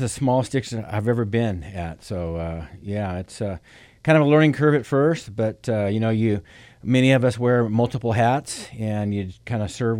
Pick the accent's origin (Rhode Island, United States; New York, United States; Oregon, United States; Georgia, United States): Oregon, United States; Corvallis; I grew up in Corvallis. I've been back and forth from there and down south.